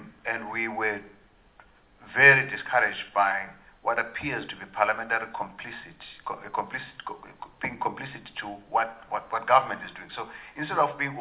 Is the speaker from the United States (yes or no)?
no; South Africa; You don't do this as a South African. We don't have much of that.